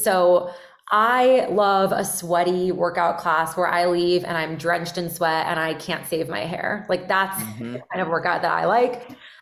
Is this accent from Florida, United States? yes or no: yes; Miami, Florida, United States; I'm from Miami, and I went I moved back during COVID, so I'm in Miami right now. But I went to school at Emory.